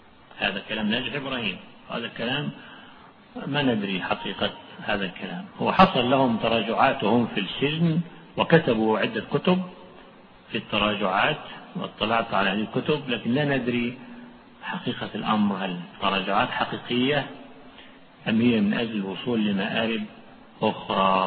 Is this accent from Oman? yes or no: no; Egypt; ومن الأصول التكفير في الجمهورية عندنا في مصر